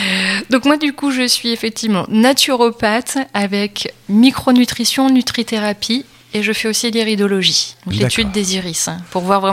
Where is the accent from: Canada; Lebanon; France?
France; On est français, et du coup, c'est le petit déjeuner sucré.